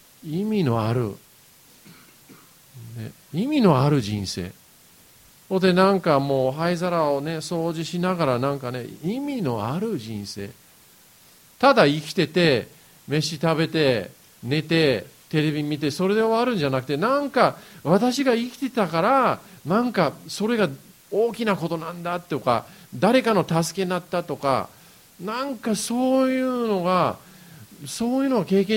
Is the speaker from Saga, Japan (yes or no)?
no; Yokohama, Kanagawa, Japan; で、僕も、横浜育ちなんですけれども、